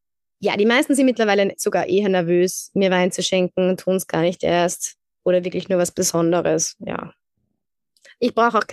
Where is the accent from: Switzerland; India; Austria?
Austria; Also wenn man bei uns in Österreich natürlich den Weinskandal sieht